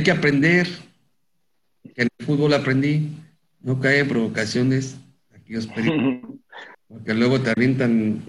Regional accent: Mexico; como mexicano, lo único que quieres es que le vaya bien a tus compatriotas.

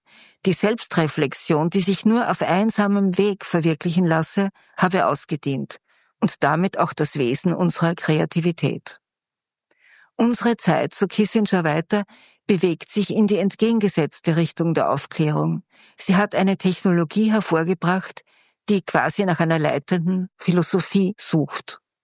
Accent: Graz, Styria, Austria; Ich bin in Graz aufgewachsen.

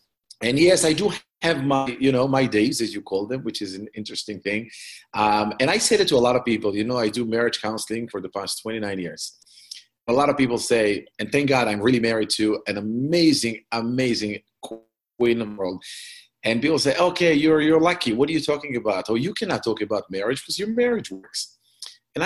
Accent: Israel; now in United States; I was born and raised in Israel, and I'm married for 29 years, four kids, four grandkids.

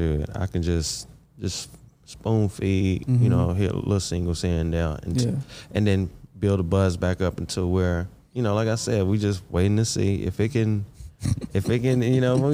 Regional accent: Bennettsville, South Carolina, United States; also born or lived in Myrtle Beach; South Carolina, small town in Bennisfield. I was born in Bennisfield, but Bennisfield. Then you know we moved all up and down the Carolinas. But I went to high school in Myrtle Beach.

